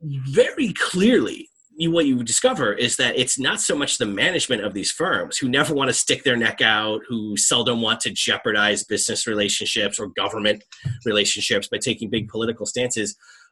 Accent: Indiana, United States; You know, I'm from Indiana myself, you know, not too far away.

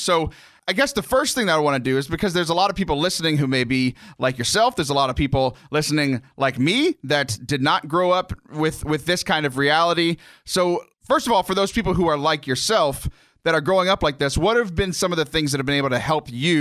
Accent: Texas, United States; Like I grew up in South Texas. There's a large Hispanic population

